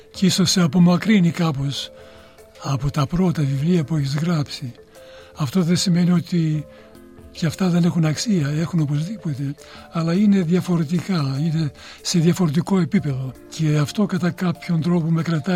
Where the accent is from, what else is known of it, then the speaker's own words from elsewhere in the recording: Greece; also born or lived in Russia; now in Melbourne, Australia; Είναι τα παιδικά μου χρόνια στην Ελλάδα, στο χωριό και στη Ρωσία.